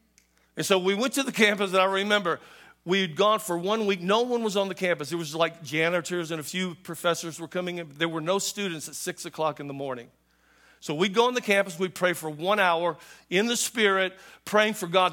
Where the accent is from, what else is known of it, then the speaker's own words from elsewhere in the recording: United States; And we come from America, and we got there